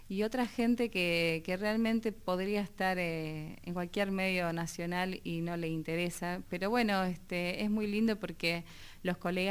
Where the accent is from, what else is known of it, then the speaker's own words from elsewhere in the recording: La Plata, Buenos Aires Province, Argentina; born there; yo nací en Los Hornos, bueno, en La Plata, en Los Hornos, ¿verdad?